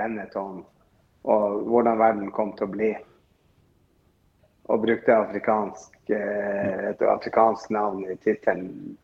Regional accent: Northern Norway, Norway; Jeg er nordlending, jeg forstår det.

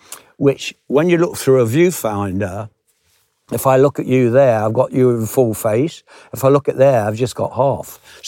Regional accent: Nottingham, East Midlands, United Kingdom; He was the founder member of the Beeston Camera Club, which is just outside of my hometown in Nottingham.

